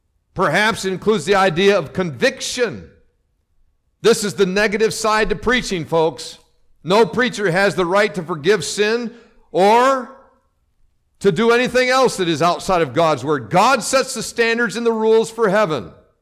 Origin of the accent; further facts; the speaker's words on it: Berea, Kentucky, United States; We're from Berea, Kentucky.